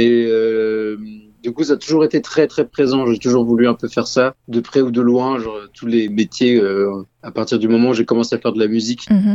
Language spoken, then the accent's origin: French; Tours, Centre-Val de Loire, France